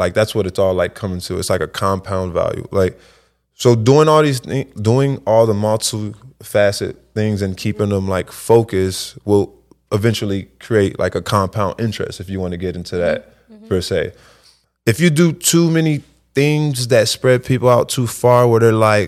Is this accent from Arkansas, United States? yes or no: no; Chicago, Illinois, United States; I'm from Chicago